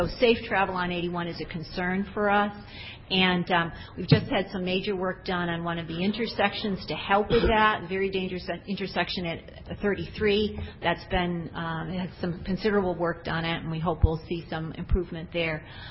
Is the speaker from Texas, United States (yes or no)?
no; Mount Crawford, Virginia, United States; And particularly, I'm from Mount Crawford. We're in the south end of the MPO region, and we're seeing a good deal of growth right at our exit.